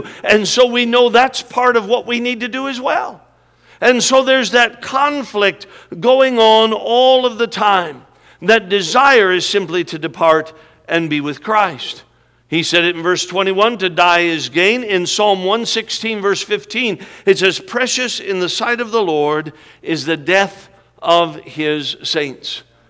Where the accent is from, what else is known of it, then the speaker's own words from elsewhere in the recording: Alaska, United States; also born or lived in Minnesota; I was born in Minnesota at a very young age. And we were in Minnesota a couple of years ago, and we moved to Alaska when I was just a year old. Minnesota was too nice for us, and so we headed somewhere colder. And so I grew up in Alaska, spent all my life in Alaska